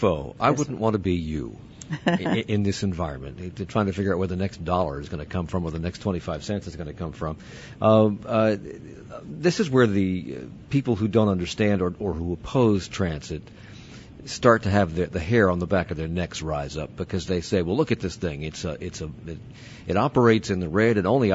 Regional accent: Alexandria, Virginia, United States; When I was a kid, I grew up in Alexandria, Virginia.

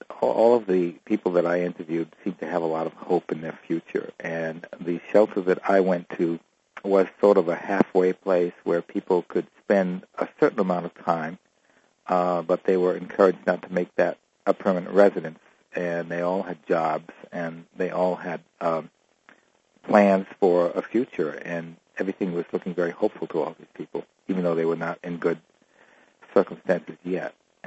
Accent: San Jose, California, United States; The next performance will be in San Jose, which is my hometown

